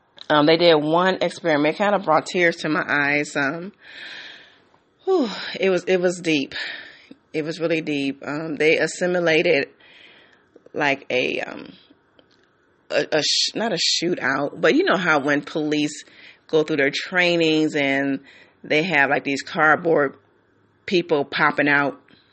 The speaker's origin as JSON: {"language": "English", "town": "Detroit", "region": "Michigan", "country": "United States", "tie": "born or raised there", "also_born_or_lived": "San Diego", "said": "I grew up in Detroit, but in my earlier years, I grew up in San Diego."}